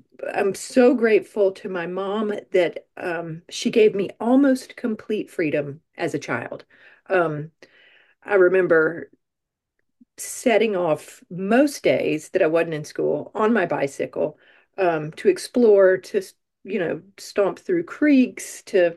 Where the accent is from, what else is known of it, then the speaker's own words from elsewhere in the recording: Georgia, United States; I grew up in the Deep South. I grew up in Georgia, right on the Florida line, in a small town, and this was in the mid-80s when I was 18.